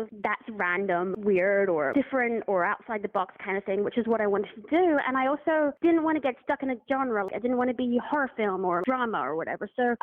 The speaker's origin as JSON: {"language": "English", "region": "England", "country": "United Kingdom", "tie": "born or raised there", "said": "I grew up in England, and so we did French in school."}